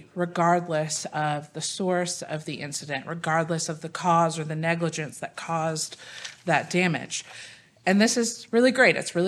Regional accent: Midland, Texas, United States; I'm from Midland, Texas, and I practice at Cotton Bledsoe.

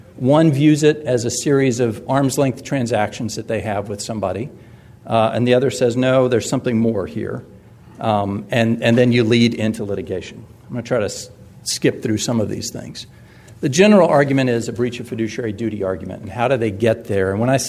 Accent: Houston, Texas, United States; And I'm from Houston, so the energy business

